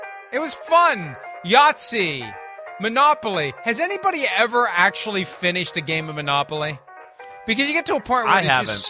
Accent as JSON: {"language": "English", "town": "Wheeling", "region": "West Virginia", "country": "United States", "tie": "born or raised there", "said": "as a kid growing up in Wheeling, West Virginia"}